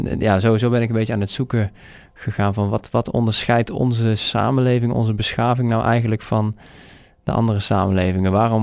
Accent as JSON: {"language": "Dutch", "town": "Zeeland", "region": "North Brabant", "country": "Netherlands", "said": "Ik ben 31 jaar. Ik kom uit het Brabantse Zeeland. Dat is dus niet provincie Zeeland, maar is een dorpje bij Uden"}